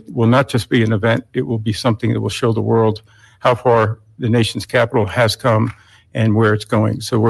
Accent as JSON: {"language": "English", "town": "Washington", "region": "District of Columbia", "country": "United States", "tie": "born or raised there", "said": "one that I grew up here in Washington, D.C., and is particularly important."}